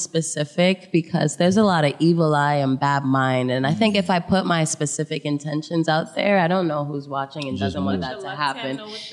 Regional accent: Trinidad & Tobago; like I'm from Trinidad

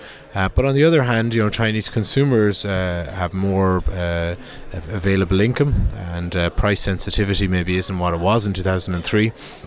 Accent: Ireland; I'm from Ireland

